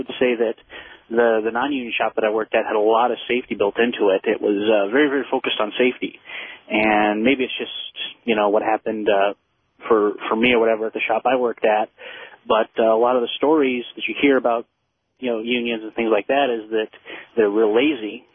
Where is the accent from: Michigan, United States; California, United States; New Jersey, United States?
Michigan, United States; Detroit; I'm from Detroit, and I've worked in the auto industry for a number of years until I got laid off.